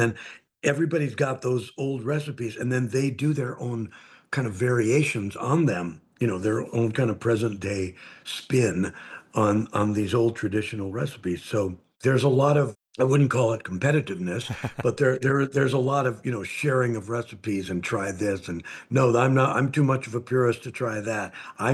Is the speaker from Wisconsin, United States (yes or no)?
yes; Green Bay, Wisconsin, United States; born or raised there